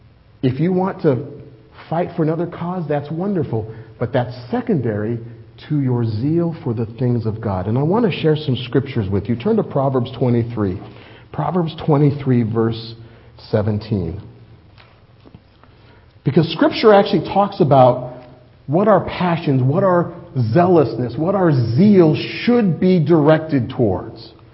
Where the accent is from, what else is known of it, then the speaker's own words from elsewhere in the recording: United States; Am I proud to be an American? Absolutely. Is there any other country that I'd rather live in? No way. I love living here.